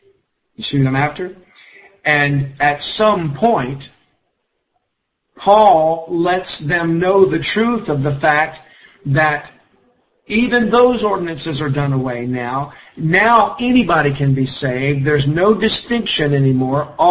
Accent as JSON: {"language": "English", "region": "the South", "country": "United States", "said": "since I'm a Southerner."}